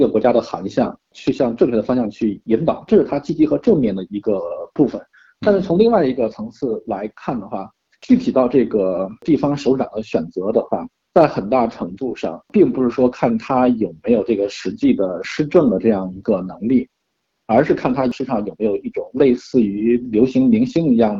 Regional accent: China; 作为一个大陆人来讲的话

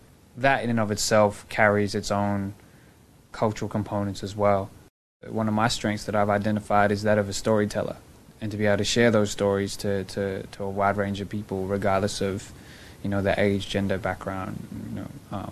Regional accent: Sydney, New South Wales, Australia; I was born and raised in Australia in Southwest Sydney. My parents migrated to Australia in the late 80s from Punjab, the north of India. But then there's also our faith rooted in Sikhism.

